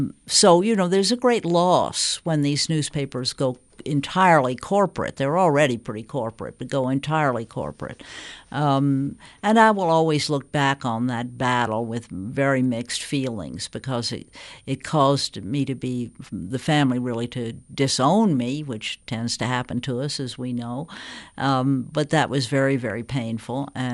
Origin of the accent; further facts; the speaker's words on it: Southern United States, United States; Even all these years later, the question of whether being a Southerner disables me, and to some degree, there certainly is a threat of that.